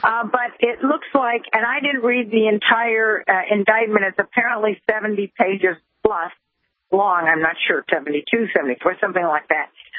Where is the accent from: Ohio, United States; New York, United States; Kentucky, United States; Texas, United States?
Ohio, United States; Well, now I decide to maybe move to my home state, the great state of Ohio.